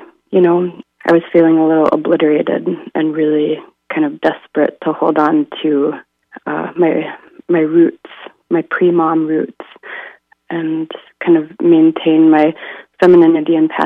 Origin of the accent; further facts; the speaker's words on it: Bemidji, Minnesota, United States; I'm from Bemidji, actually, so I'll be heading up to my home territory.